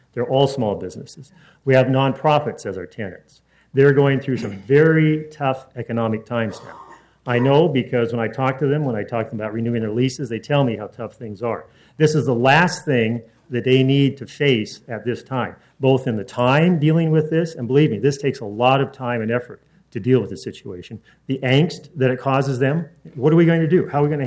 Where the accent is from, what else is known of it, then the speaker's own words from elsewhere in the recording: Portland, Oregon, United States; I was born in Portland. I was raised on 39th Avenue. I lived the first 8 years of my life in a studio apartment with my parents.